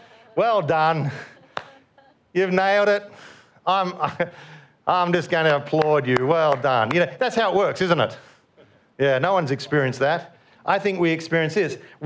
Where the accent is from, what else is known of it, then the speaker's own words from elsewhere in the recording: Yarrawonga, Victoria, Australia; I'm from Yarrawonga, country town. It was about 4,000 people when I was growing up, so it was just a small country town.